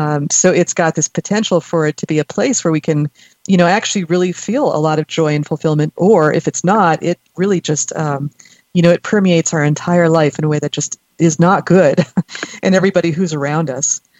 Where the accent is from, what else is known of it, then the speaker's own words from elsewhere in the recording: Pasadena, California, United States; I grew up in Pasadena.